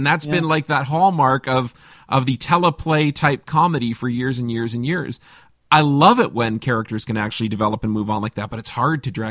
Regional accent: Hamilton, Ontario, Canada; Well, I am from the Hammer. I mean, it can mean a couple different things, to be honest with you guys.

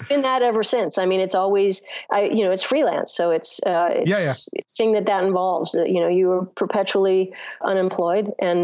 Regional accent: Los Angeles, California, United States; Well, I grew up in Los Angeles.

